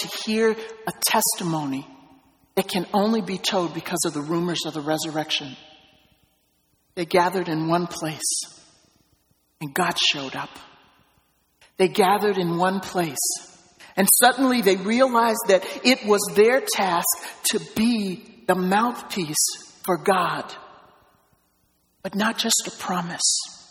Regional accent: Midwest, United States; I come from the Midwest.

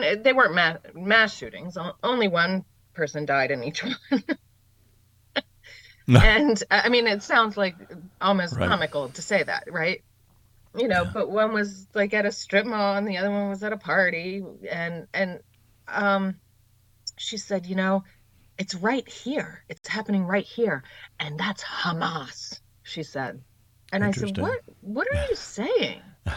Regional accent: United States; I feel like as an American, you know, everybody's got commentary

